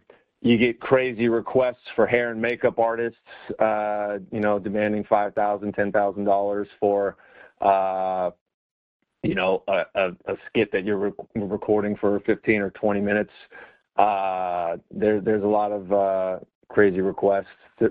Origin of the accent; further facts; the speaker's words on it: San Francisco, California, United States; I grew up in San Francisco. I was a multi-sport athlete, played soccer, lacrosse, basketball, baseball, tennis, everything. I went to a small high school in Marin County that did not have football or track.